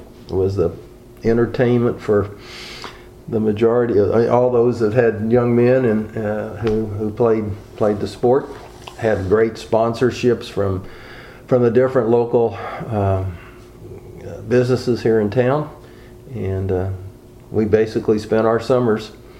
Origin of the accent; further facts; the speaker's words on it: Lee's Summit, Missouri, United States; I was born and raised here in Lee Summit, and during the late 50s and all of the 60s, played baseball here and had basically in town teams